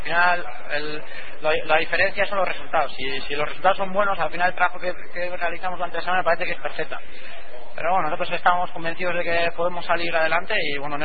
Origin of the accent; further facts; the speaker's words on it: Bilbao, Basque Country, Spain; se nota que soy de Bilbao